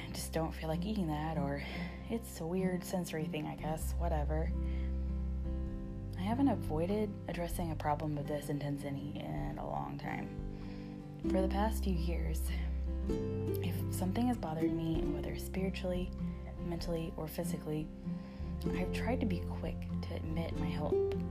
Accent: Texas, United States; Growing up in Texas, I was pretty much raised on chips and salsa

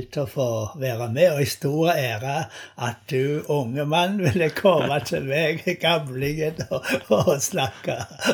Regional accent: Gandal, Rogaland, Norway; Jeg kommer fra en plass som heter Gandal. Ja. På Jæren. Det er sør for Sandnes, og der vokste jeg opp i en kristenheim, og var med i et flott bedehusmiljø.

